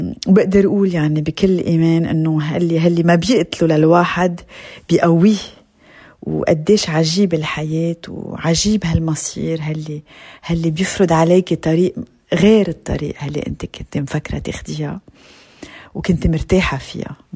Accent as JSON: {"language": "Arabic", "town": "Beirut", "region": "Beirut Governorate", "country": "Lebanon", "tie": "born or raised there", "said": "كتبت عن أيام طفولتي ببيروت"}